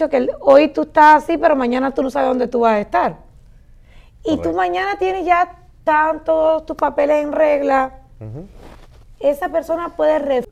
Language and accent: Spanish; Cuba; now in United States; Ustedes saben que mi nacionalidad es cubana, pero yo digo que vine para los Estados Unidos. Siempre he dicho que soy latina. Miren, orgullosamente latina.